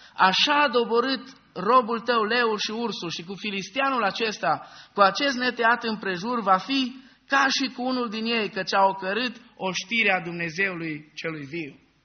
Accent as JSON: {"language": "Romanian", "region": "Banat", "country": "Romania", "said": "Știți, ca și mulți dintre dumneavoastră, și eu sunt bănățean și unul din lucrurile care se spune despre bănățeni este că sunt mândri."}